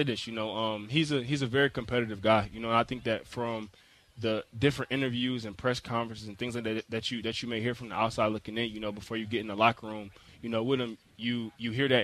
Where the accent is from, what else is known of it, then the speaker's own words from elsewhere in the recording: Detroit, Michigan, United States; me growing up in Detroit